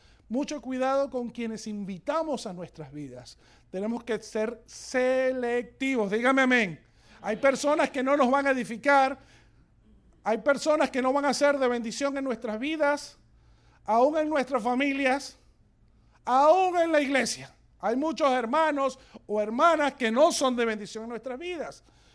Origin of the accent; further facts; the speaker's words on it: Venezuela; Cuando yo estudié veterinaria hace muchos años en mi país, en Venezuela